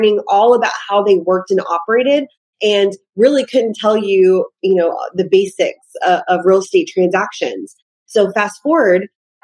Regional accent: Florida, United States; now in Texas, United States; I'm originally from Florida. I moved to Texas and I fell into real estate working with these REO lenders

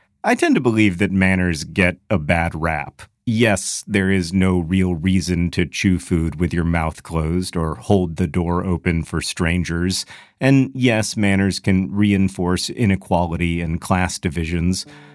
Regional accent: Orlando, Florida, United States; I did attend one in 1994 in my hometown of Orlando, Florida.

